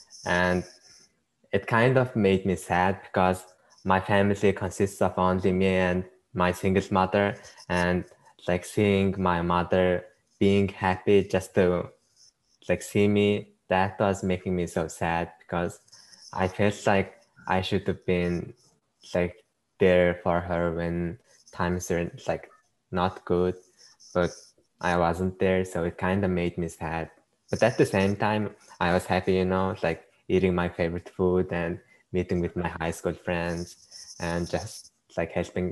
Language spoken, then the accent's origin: English; Mongolia; English is a second language; now in United States; going back to my home country after school like moved all online was impossible for me because Mongolia wasn't accepting anyone from the States.